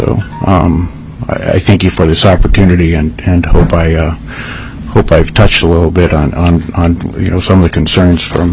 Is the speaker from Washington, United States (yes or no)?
no; Naknek, Alaska, United States; I am a fourth generation commercial fisherman in Bristol Bay. I was born and raised in Naknek, Alaska.